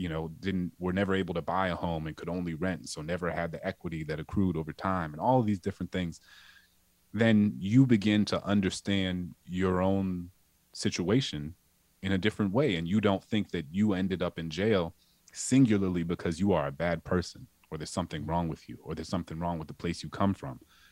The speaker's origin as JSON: {"language": "English", "town": "New Orleans", "region": "Louisiana", "country": "United States", "tie": "born or raised there", "said": "growing up in New Orleans, I felt that too. There was a sort of paralysis."}